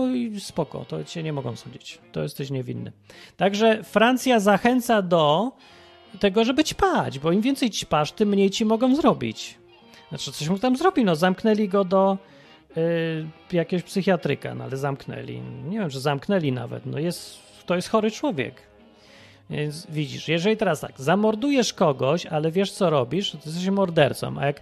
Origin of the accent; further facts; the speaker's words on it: Kraków, Lesser Poland, Poland; now in England; w poniedziałek ja będę, bo ja z Krakowa, ja będę miał taki przymusowy kurs jazdy na motocyklu.